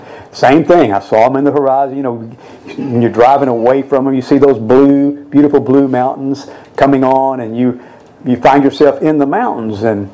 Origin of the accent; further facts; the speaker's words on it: Texas, United States; mountains I had ever seen growing up, I grew up in South Texas, and we moved there when I was four, and the first mountains I can ever remember seeing were the Ozarks.